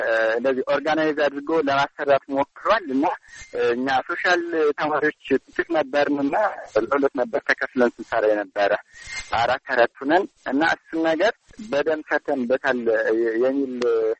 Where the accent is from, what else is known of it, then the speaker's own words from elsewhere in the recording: Sekela, Amhara, Ethiopia; born there; ምዕራብ ጎጃም ዞን ሰከላ ወረዳ ነው የተወለድኩት። ገጠራማ ክፍል ነው።